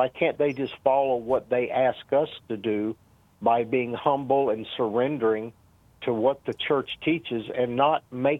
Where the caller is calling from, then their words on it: Tulsa, Oklahoma, United States; Okay, Carlos, I'm calling from Tulsa.